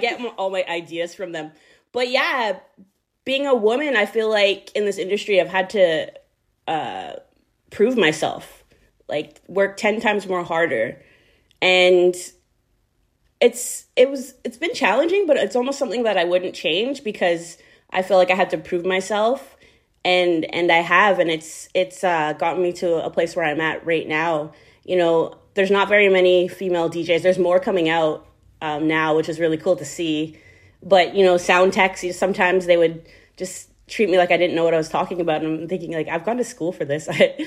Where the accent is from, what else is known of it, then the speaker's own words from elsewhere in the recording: Vancouver, British Columbia, Canada; I was born and raised in Vancouver, BC